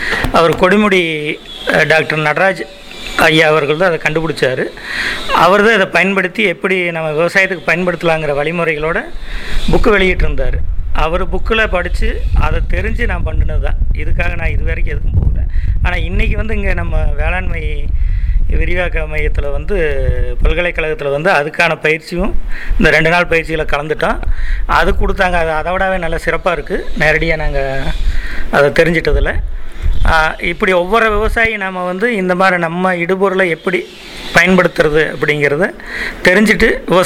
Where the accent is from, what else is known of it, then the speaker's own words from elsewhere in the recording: Kugalur, Tamil Nadu, India; நான் வந்து கூகலூர் கிராமத்தை சேர்ந்தவன். கோபி வட்டம்